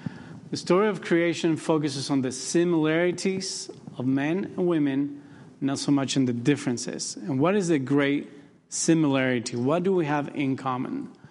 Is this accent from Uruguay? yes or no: yes; Uruguay; English is a second language; my wife is from the States. I'm from Uruguay.